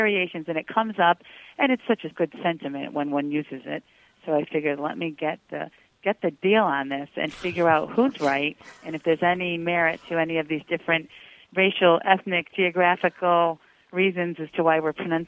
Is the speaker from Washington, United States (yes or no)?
no; Bristol, Connecticut, United States; I'm from Bristol, but I'm on site right now at a client in Hartford.